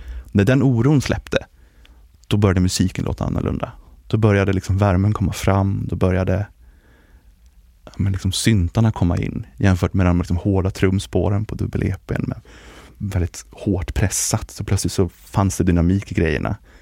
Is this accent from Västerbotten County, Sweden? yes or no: no; Stockholm, Stockholm County, Sweden; moved away; also born or lived in Norrköping; Jag är uppväxt i Stockholm. Bodde där tidigt i livet. Flyttade sen ut i Norrköpings trakter där ungefär.